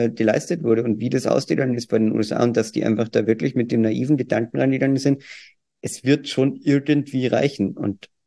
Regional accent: Austria; Bin ja auch Österreicher.

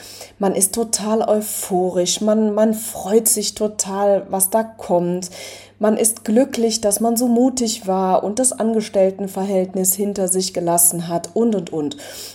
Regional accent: Rhineland, Germany; accent: Rhineland dialect; komme ich aus dem Rheinland und genau, dieser Dialekt, der muss irgendwie ein bisschen sein. Ich habe irgendwie mal versucht, ihn mir abzugewöhnen, was mir ehrlich gesagt nicht so richtig gelungen ist

